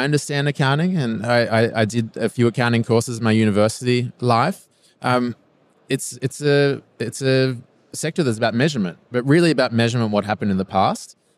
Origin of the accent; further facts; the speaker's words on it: Australia; now in Germany; Well, as you can hear from my accent, I'm not the typical German. No, I originally come from Australia. I've been here for 6 years. I met my wife, Mutsterana, in Sydney, and found my way to Germany.